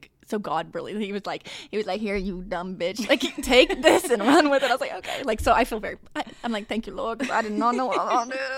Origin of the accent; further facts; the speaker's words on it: Arkansas, United States; I'm from Arkansas, like these two lovely ladies here. And I'm 23. No, I'm 24 now.